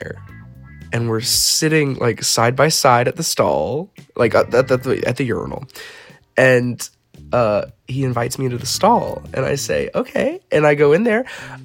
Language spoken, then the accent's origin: English; the South, United States; I live in a small town. I am from the South.